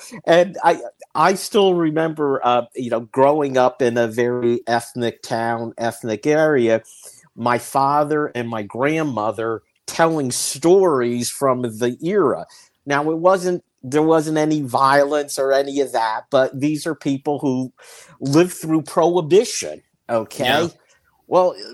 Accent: Berwick, Pennsylvania, United States; I'll get you to my hometown, which is Berwick, and take you to the Berwick Brewery.

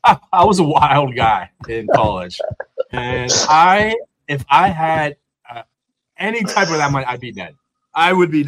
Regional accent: Youngstown, Ohio, United States; play ball for Youngstown, my hometown.

